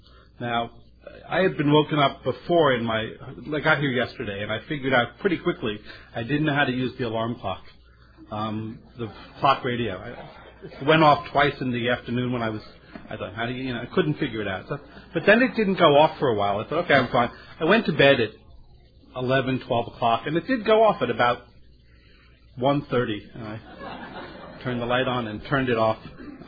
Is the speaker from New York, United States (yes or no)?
yes; New York City, New York, United States; I'm 48 years old. I'm born and bred in New York City. I have lived my entire life within a 10-block neighborhood.